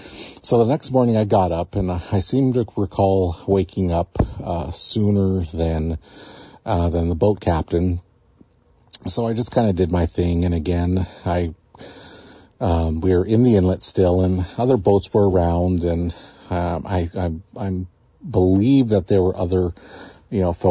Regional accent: Metlakatla, Alaska, United States; So I grew up in Metlakatla, and Metlakatla is a fishing community.

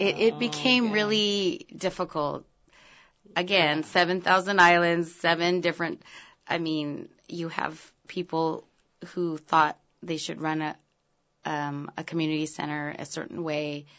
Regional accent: Ketchikan, Alaska, United States; I definitely understand Tagalog more than I speak. When I was growing up in Ketchikan, back then there weren't very few of people who looked like me or talked like me.

